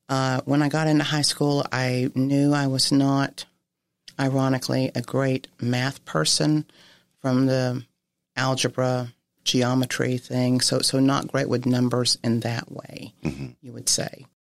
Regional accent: Winnsboro, Texas, United States; Well, I grew up in Winnsboro, Texas, or just outside of Winnsboro, Texas, in a community called Pleasant Grove.

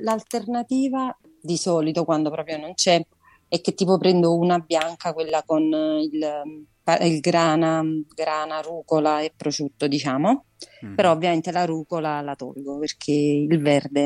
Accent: Naples, Campania, Italy; io subisco forti, forti accuse perché sono napoletana

